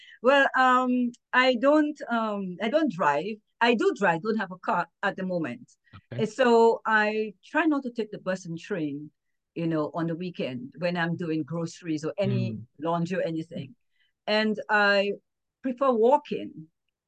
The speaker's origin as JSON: {"language": "English", "country": "Dominica", "tie": "born or raised there", "moved": "as an adult", "said": "You know, Dominica. And I grew up there. I left Dominica. I was 23 already. But most of my my whole upbringing is in was from Dominica."}